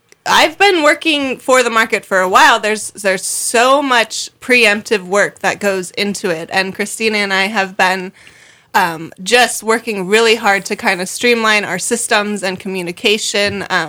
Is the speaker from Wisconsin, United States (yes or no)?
no; Bonners Ferry, Idaho, United States; I grew up in Bonners Ferry and always went to the farmer's market there as a child.